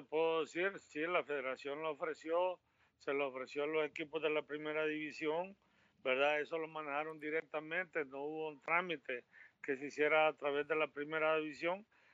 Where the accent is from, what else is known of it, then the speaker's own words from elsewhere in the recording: Lima, Peru; No es que llegue yo como limeño y solo por ser limeño quiero un préstamo